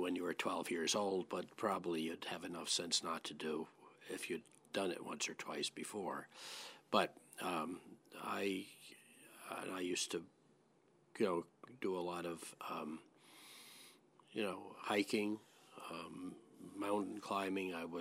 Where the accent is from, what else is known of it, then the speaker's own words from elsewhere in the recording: New York City, New York, United States; I was born in New York City. My father was in the radio and advertising business. I went to public schools in New York City